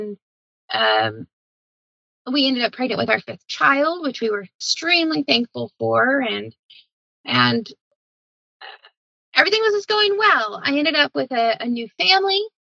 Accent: Arkansas, United States; even though I'm from Arkansas. Anybody, you know, especially Northwest Arkansas, I mean, you get tick bites all the time.

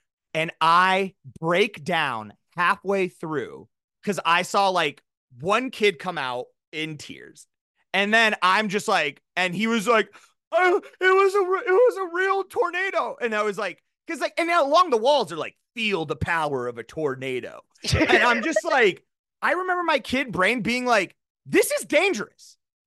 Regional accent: South Dakota, United States; and you and I grew up in South Dakota. It was like the one movie where you're like, this could happen here.

